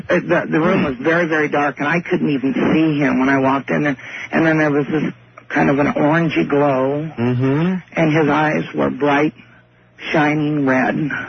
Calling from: Lincoln, Nebraska, United States; I'm calling from Lincoln, Nebraska, and I'm listening to you at KFAB.

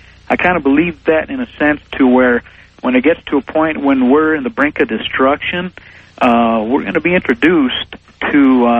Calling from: El Paso, Texas, United States; But, anyway … I'm calling from El Paso, Texas.

